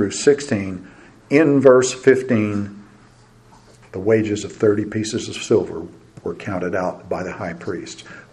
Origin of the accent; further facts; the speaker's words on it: Scotland, United Kingdom; As a Scottish guy, I can't waste paper like that, so here we go.